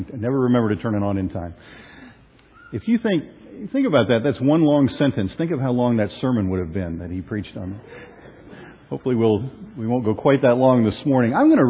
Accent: District of Columbia, United States; I grew up in the Washington, D.C. area

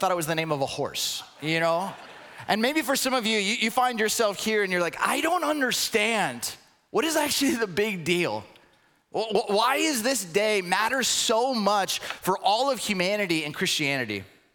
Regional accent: California, United States; I grew up in Southern California, and I didn't grow up in a religious home.

